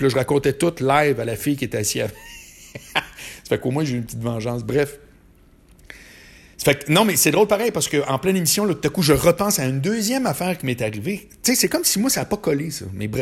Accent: Quebec City, Quebec, Canada; now in Montreal, Canada; moi, je suis de Québec, mais je suis arrivé à Montréal

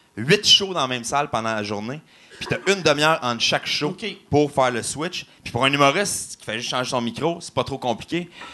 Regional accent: Quebec, Canada; je suis Québécois.

